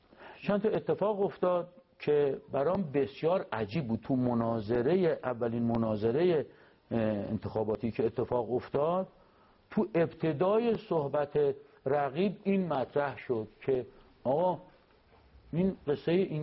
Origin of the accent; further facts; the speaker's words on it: Iran; گفتم ایران. اینها آقا شما مال کجایی؟ اینها نیجریا. تا گفتم من بچه ایرانم